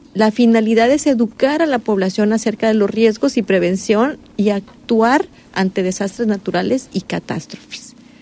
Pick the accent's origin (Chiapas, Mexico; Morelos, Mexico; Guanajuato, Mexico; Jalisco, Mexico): Jalisco, Mexico; Puerto Vallarta; los que somos de Vallarta